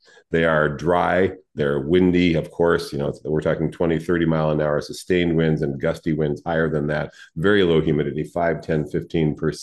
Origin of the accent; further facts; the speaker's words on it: San Diego, California, United States; There were no Santa Ana winds in December when I was a kid growing up in San Diego.